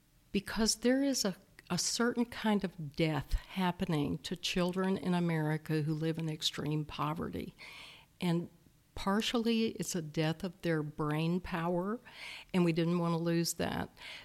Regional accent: New Orleans, Louisiana, United States; now in Waco, United States; But I'm from New Orleans. He was from a small town in South Texas. And we married up, and Waco was the perfect size home for us.

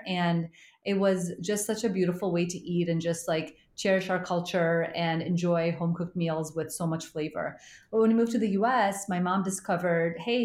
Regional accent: Sierra Leone; also born or lived in Zaire; now in United States; I was born in Zaire, actually. And then I lived in Sierra Leone. And so we moved here because there was a civil war that was happening. And so we came to the States as refugees.

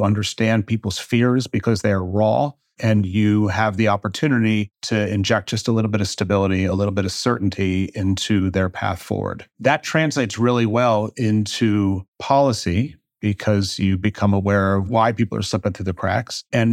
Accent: Pennsylvania, United States; I am from a part of Philadelphia called Delaware County, affectionately referred to as Delco by the folks that grew up there. It's an extraordinary place to grow up right outside of Philadelphia.

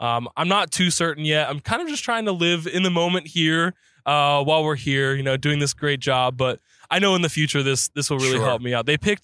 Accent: Pennsylvania, United States; now in Midwest, United States; From outside of Philadelphia.

